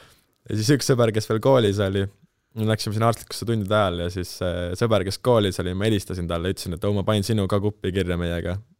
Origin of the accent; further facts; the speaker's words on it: Tallinn, Harju County, Estonia; Olen Tallinnast, õppisime teiste kamraadidega Tallinna 21. koolis.